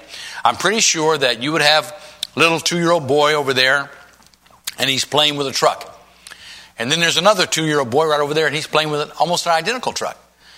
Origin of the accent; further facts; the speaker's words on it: California, United States; now in Puyallup, United States; I'm from Southern California, man. This is like the dead of winter, you know, to me. this is like being in Alaska or something. But we actually have a home in Puyallup now